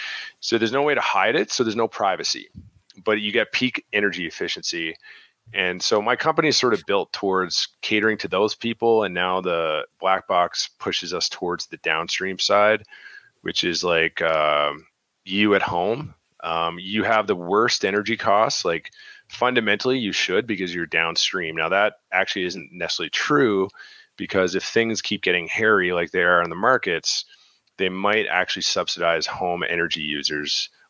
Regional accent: Canada; And since we're Canadian, let's talk Canadian politics.

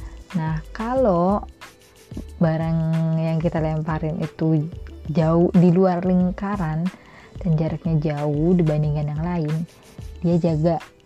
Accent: Cirebon, West Java, Indonesia; Jadi aku tuh lahir di Cirebon Timur. Kemudian ya aku besar di sana juga. Aku SD SMP di sana.

